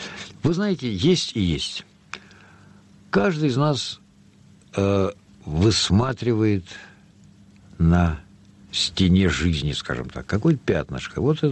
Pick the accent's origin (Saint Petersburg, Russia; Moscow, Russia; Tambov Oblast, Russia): Moscow, Russia; born there; Я родился в Москве